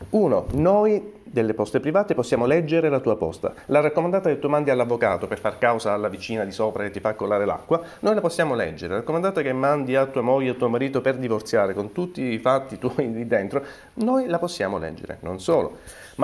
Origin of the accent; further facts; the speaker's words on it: Agrigento, Sicily, Italy; now in Rome, Italy; io sono originario di Agrigento, Palermo, ma ormai lavoro a Roma